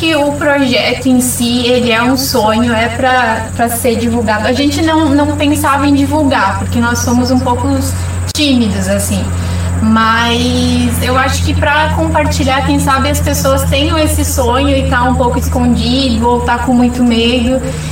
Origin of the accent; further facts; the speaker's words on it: Barra do Guarita, Rio Grande do Sul, Brazil; also born or lived in Vista Gaúcha; Sou gaúcha do interior do Rio Grande do Sul, de uma cidade bem pequenininha chamada... Eu nasci em Vista Gaúcha, mas eu me criei em Barra do Guarita.